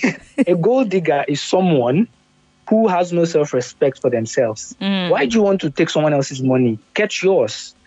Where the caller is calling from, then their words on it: South East England, United Kingdom; Oxfordshire, England.